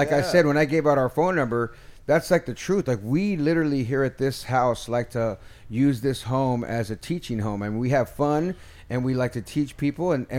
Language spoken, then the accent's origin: English; California, United States; now in Los Angeles, United States; I come from the Bay Area with a huge following. You know what I mean? Mm-hmm. It wasn't like I was just some dude that came to LA.